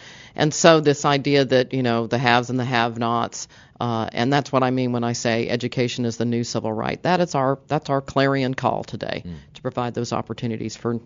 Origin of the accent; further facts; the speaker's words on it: Houston, Texas, United States; So anyway, I grew up in Houston, and I consider myself a Texan.